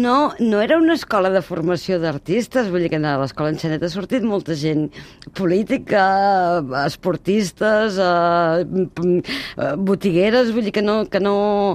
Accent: Valls, Catalonia, Spain; No, jo sóc de Valls, vaig néixer a Valls i a Valls vaig començar a fer teatre

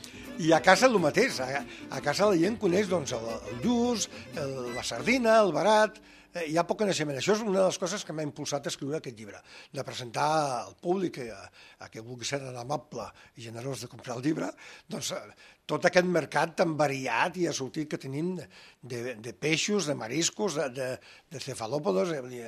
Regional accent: Sant Feliu de Guíxols, Catalonia, Spain; De l'Empordà, del Baix Empordà. Soc fill de Sant Feliu de Guíxols

